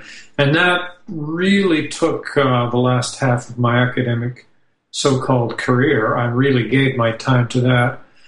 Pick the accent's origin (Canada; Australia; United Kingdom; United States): Canada; a journalist who lives quite near my hometown, my home city in Canada